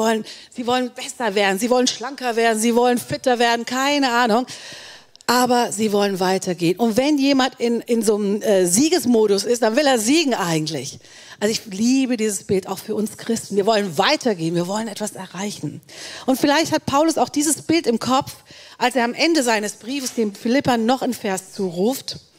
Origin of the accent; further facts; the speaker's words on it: Düsseldorf, North Rhine-Westphalia, Germany; Und mein Thema in diesem Jahr und das Thema unserer Kirche in Düsseldorf, wo ich herkomme, ist das Wort weiter.